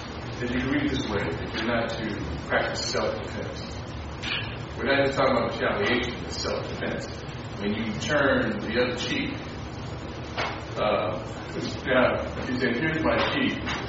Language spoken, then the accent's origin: English; Watts, California, United States; Chris, can I say this? I grew up in Watts.